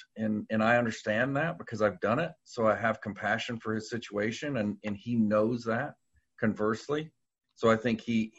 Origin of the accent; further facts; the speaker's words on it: Louisville, Kentucky, United States; moved away as an adult; also born or lived in Indianapolis / North Carolina; because when I was born and raised in Louisville, All I knew was Louisville. So it was Louisville. Now that I've been removed and went to Purdue and lived in Indy and lived in North Carolina for 10 to 15 years